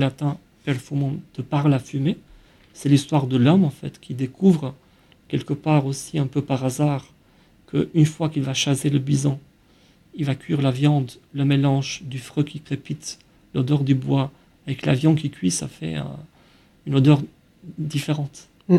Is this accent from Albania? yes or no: yes; Albania; Quand j'étais petit en Albanie, malgré le fait qu'on était dans un pays totalement isolé, enfermé sur lui-même